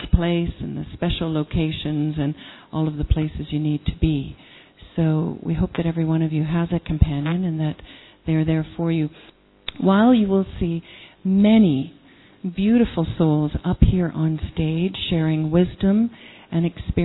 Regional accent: Canada; I'm from Canada

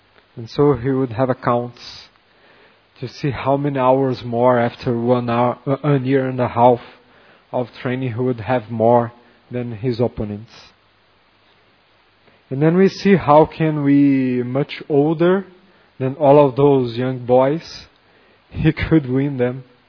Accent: Rio de Janeiro, Brazil; Now I am from Rio de Janeiro, so I was observing them.

